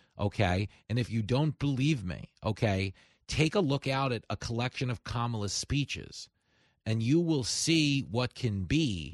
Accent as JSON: {"language": "English", "country": "United States", "said": "I'm not saying it because I'm a Republican. I'm saying it because I'm an American."}